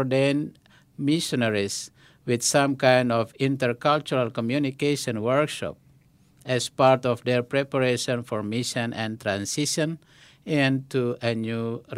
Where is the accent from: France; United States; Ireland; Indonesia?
Indonesia; Well, I'm from Indonesia, a country in Southeast Asia region.